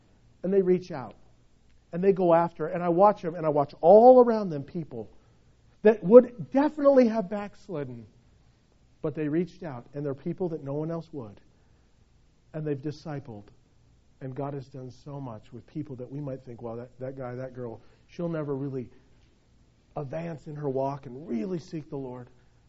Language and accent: English; United States; We, as an American society, we're used to sitting back, being entertained, being served